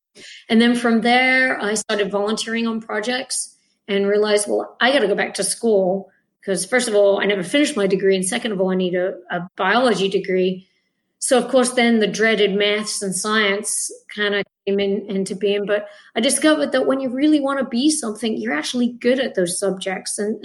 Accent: Pembury, South East England, United Kingdom; people listening to my Frankenstein-like accent would never guess that I'm actually British. I'm actually an American citizen too, but I was born in the UK, and I grew up in Pembury, which is in Kent, just outside Tunbridge Wells.

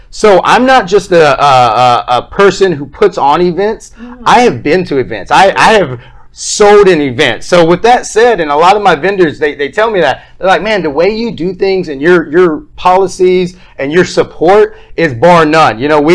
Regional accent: North Carolina, United States; moved away as an adult; now in Tampa, United States; And that led me into working with local businesses in North Carolina. I'm actually from North Carolina. And then from there, I moved up to big box, working merchandising and marketing for Fortune 500 companies and dealerships. Mm-hmm. And that's what brought me down to Tampa a year and a half ago.

